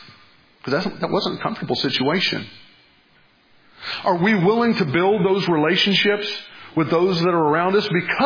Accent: Carthage, Missouri, United States; We moved back to Missouri. I'm originally from Carthage. Yeah, Carthage. It's a nice place.

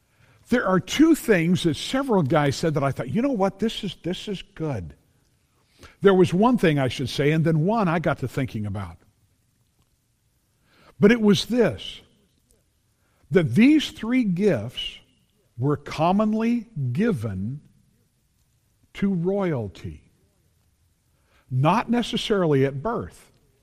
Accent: California, United States; being from that time and growing up in the San Fernando Valley

